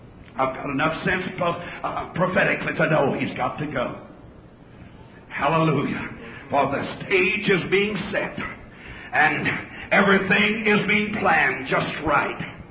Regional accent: United States; Thank God I'm an American.

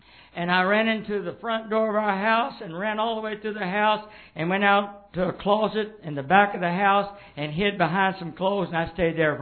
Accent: the South, United States; I was raised that way. I was raised in the South when they had separate restroom for whites and black.

